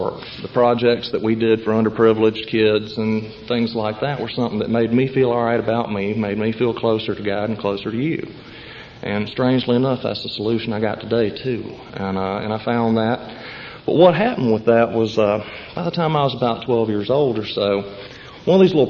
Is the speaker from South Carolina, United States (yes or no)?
yes; Spartanburg, South Carolina, United States; born or raised there; also born or lived in Pascagoula, Mississippi